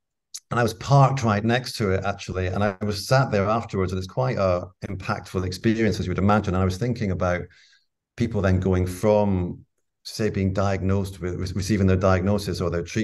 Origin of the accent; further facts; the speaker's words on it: Dundee, Scotland, United Kingdom; And I'm from Dundee in Scotland